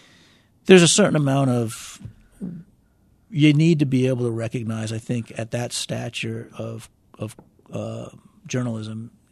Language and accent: English; Midwest, United States; Yeah, I'm a Midwesterner.